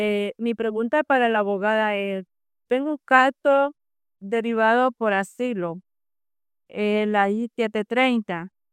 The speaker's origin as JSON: {"language": "Spanish", "country": "Nicaragua", "said": "Yo soy de Nicaragua."}